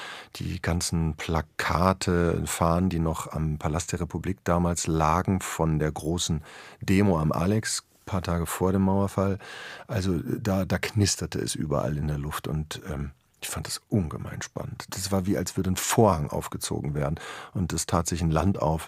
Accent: Herdecke, North Rhine-Westphalia, Germany; also born or lived in Hagen; sodass meine Mutter, gebürtige Hagenerin, an den Ort ihrer Geburt gegangen ist. Und da bin ich zur Welt gekommen, ansonsten bin ich in Herdecke groß geworden.

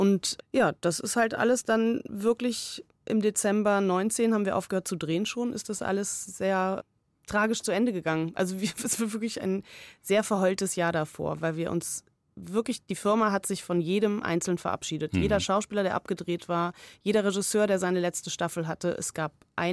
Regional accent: Berlin, Germany; ich zum Beispiel bin eigentlich Berlinerin

